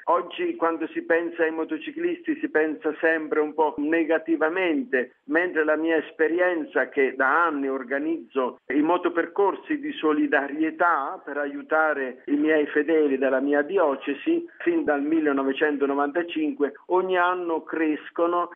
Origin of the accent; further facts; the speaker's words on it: West Kalimantan, Indonesia; Italian is a second language; Io provengo dalla diocesi di Sangao nel Borneo occidentale